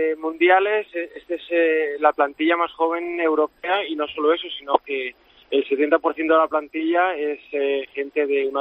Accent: Valencia, Valencian Community, Spain; Yo soy de Valencia.

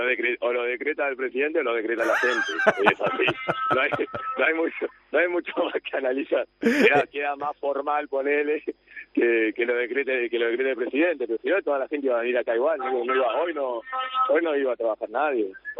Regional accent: Argentina; es muy difícil, si no sos argentino, si no vivís acá, tratar de comprender lo que es, que es una locura linda, ¿entendés?

